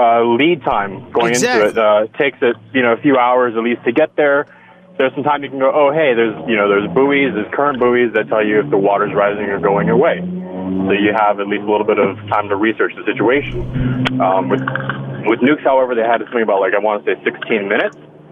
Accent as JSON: {"language": "English", "region": "Hawaii", "country": "United States", "said": "I'm from Maui specifically."}